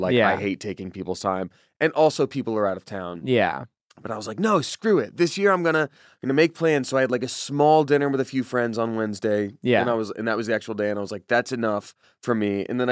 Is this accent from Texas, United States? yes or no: no; Georgia, United States; I'm from Georgia. Like, that would be, like, an hour drive into Atlanta during a school day, and then I'd miss school.